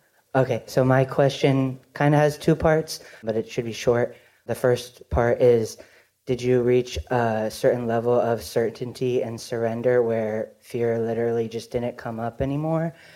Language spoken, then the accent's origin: English; Oregon, United States; I'm from Oregon.